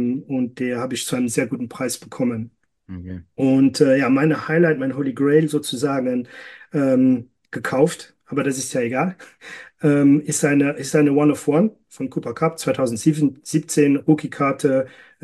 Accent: Luxembourg; Ja, Basket und Fußball ist bei uns in Luxemburg sehr, sehr, sehr beliebt.

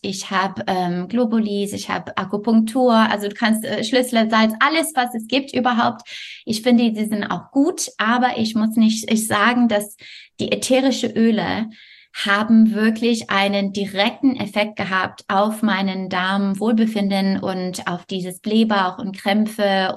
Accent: Canada; German is a second language; moved away as an adult; also born or lived in France; now in Germany; Wie du gesagt hast, ich komme ursprünglich aus Kanada. Das heißt, ich habe jetzt seit 14 Jahren wohne ich hier in Deutschland. Ich war zwischendurch ein Jahr in Frankreich und habe Deutsch so vor 14 Jahren gelernt.

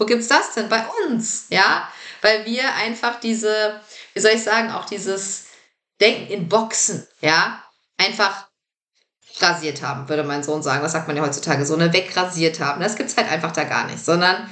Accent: Lower Saxony, Germany; Ich komme aus Niedersachsen von einem kleinen Bauernhof.

